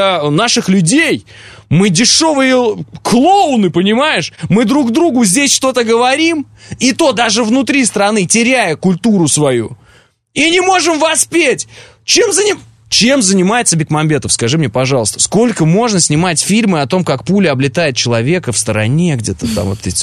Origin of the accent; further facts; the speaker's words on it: Russia; когда я приезжал в Америку и говорил, я из России